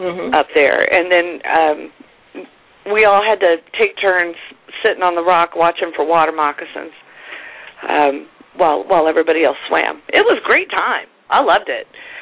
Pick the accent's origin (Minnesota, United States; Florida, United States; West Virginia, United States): West Virginia, United States; Beckley; born there; I was born in Beckley.